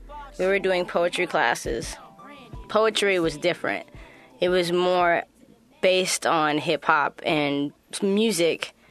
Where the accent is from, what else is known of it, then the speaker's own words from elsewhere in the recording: San Francisco, California, United States; I grew up actually in the Castro District with my two grandparents, so my grandma, my grandpa, my mom.